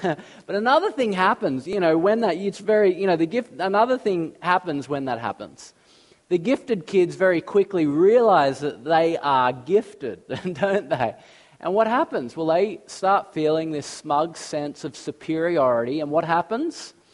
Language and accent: English; Australia; you're not from Australia, I am from Australia.